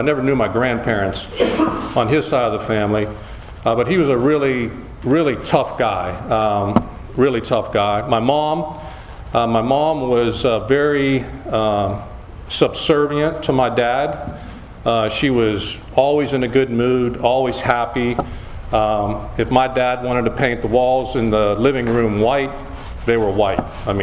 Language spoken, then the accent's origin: English; Weirton, West Virginia, United States; So I was just going to talk a little bit about growing up in Weirton, being born in 57. This is really it's steel town.